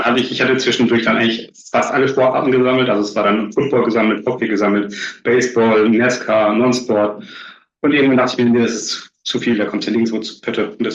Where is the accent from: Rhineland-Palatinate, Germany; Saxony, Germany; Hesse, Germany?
Rhineland-Palatinate, Germany; Also ich bin damals in der Nähe von Kaiserslautern aufgewachsen.